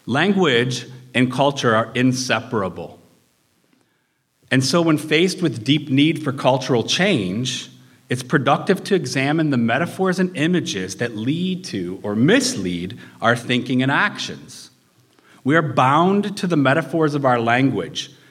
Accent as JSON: {"language": "English", "town": "Detroit", "region": "Michigan", "country": "United States", "lives_now": "Spokane, United States", "said": "I live in Spokane and I come from Detroit"}